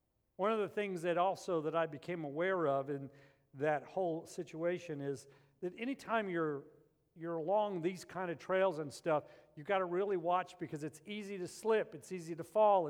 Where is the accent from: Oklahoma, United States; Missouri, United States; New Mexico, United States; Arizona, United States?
New Mexico, United States; Albuquerque; I grew up in Albuquerque, at the base of the Sandia Mountains, and we did that all the time as kids.